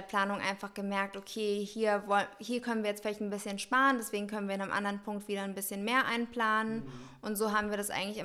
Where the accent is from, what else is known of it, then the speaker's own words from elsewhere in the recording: Rhineland-Palatinate, Germany; Standesamtlich werden wir in meiner Heimat der Pfalz an der Weinstraße feiern